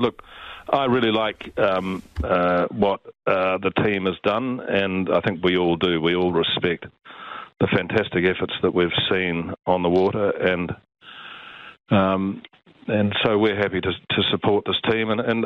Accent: New Zealand; I want the same as every Kiwi, I think.

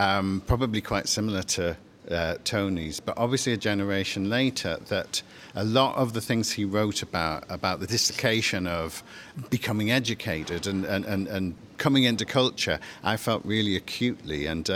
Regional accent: Newcastle, North East England, United Kingdom; Well, before I knew his work, I come from Newcastle.

